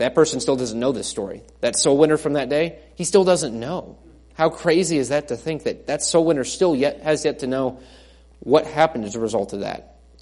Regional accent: Rootstown, Ohio, United States; also born or lived in Stow, Ohio; where I grew up in Akron, Ohio area, in Rootstown, Ohio, in Stowe, Ohio

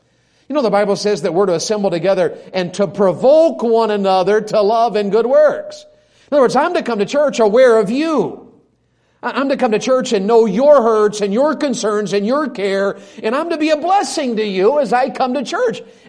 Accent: Florida, United States; And I said, well, actually, I'm from Florida, but I'm traveling and preaching. I'm an evangelist.

